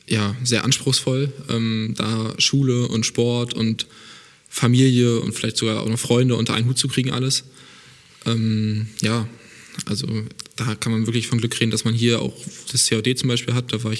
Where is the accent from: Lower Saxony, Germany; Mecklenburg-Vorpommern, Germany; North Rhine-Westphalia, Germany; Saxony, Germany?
Mecklenburg-Vorpommern, Germany; Bargeshagen; Ich habe vorher angefangen bei mir im Dorf, ich komme aus Bargeshagen. War so ein kleiner Dorfverein.